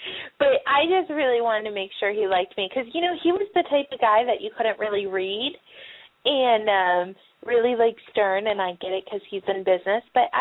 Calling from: Chicago, Illinois, United States

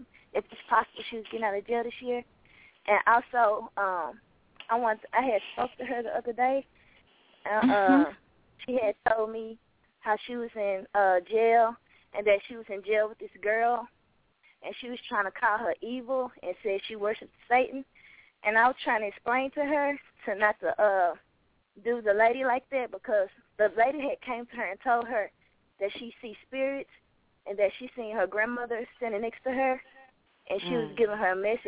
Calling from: Dallas, Texas, United States; Hello, this is … calling in from Dallas, Texas.

